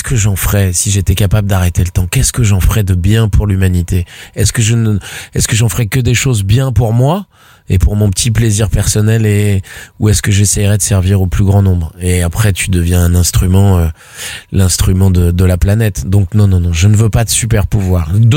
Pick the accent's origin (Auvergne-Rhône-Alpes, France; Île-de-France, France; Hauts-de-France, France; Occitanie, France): Île-de-France, France; Boulogne-Billancourt; Boulogne-Billancourt.